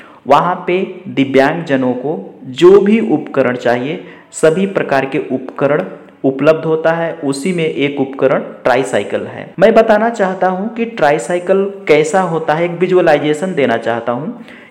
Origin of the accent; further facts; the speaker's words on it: Sonbhadra, Uttar Pradesh, India; now in Bengaluru, India; मैं जिला सोनभद्र, राज्य उत्तर प्रदेश के निवासी हूँ।